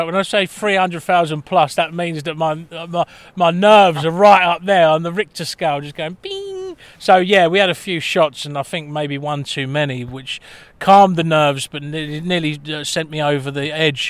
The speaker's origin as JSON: {"language": "English", "town": "Brighton", "region": "South East England", "country": "United Kingdom", "tie": "born or raised there", "also_born_or_lived": "London / Barcelona / Dubai", "said": "So then I ended up, you know, living in London, Brighton, my hometown again, ended up in Barcelona, and then ended up in Dubai, of all places, selling property."}